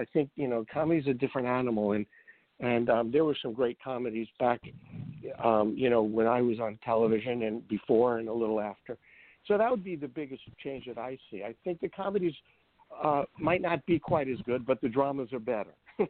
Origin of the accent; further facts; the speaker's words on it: Brooklyn, New York, United States; And I grew up in Brooklyn, and I was going to schools in Manhattan for singing, dancing, acting